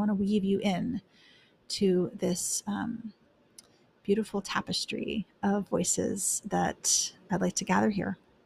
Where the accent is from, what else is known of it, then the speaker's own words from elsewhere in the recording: Los Angeles, California, United States; I am in the northwest corner of Los Angeles County in what is affectionately known as the Valley, specifically the San Fernando Valley. So I'm a Valley girl, born and raised, Los Angeles girl